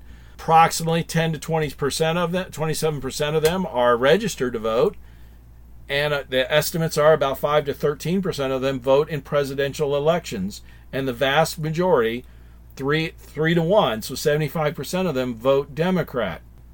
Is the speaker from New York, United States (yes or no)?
no; Arizona, United States; Arizona is my home state